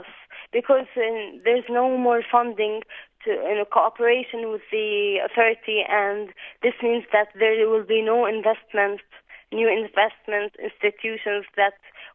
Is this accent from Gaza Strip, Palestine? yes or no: no; Ramallah, West Bank, Palestine; English is a second language; now in Bethlehem, Palestine; because I'm from Ramallah, as you said before, and I'm living in Bethlehem.